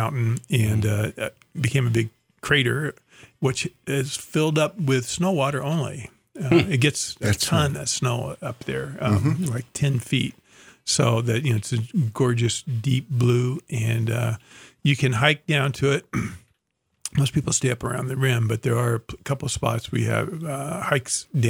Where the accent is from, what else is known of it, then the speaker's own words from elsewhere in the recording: Glide, Oregon, United States; when I was growing up in Glide, having just a great childhood. And so my memories of Glide and in Oregon are all very warm. We had family members nearby.